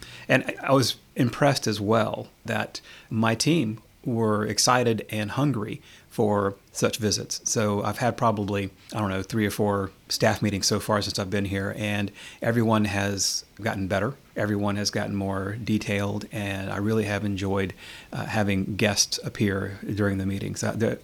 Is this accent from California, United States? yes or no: yes; San Francisco, California, United States; I'd given them a subject about, growing up in San Francisco and just being a young boy in San Francisco and what that was like.